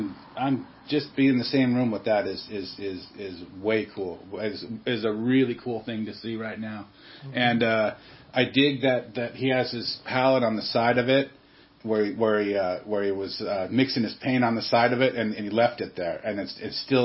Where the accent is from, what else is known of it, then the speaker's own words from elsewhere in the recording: Redondo Beach, California, United States; I grew up around Redondo Beach and Manhattan Beach in that area.